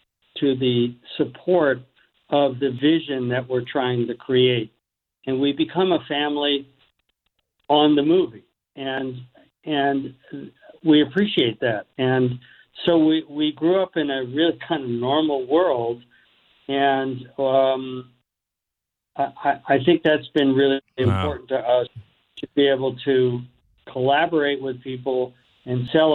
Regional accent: Newport Beach, California, United States; I grew up in the Valley in Newport Beach. I grew up in kind of a normal life.

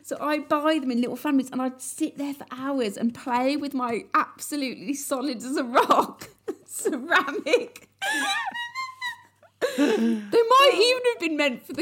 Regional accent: Birmingham, West Midlands, United Kingdom; So I grew up in Moseley and this was before... pound shops, right?

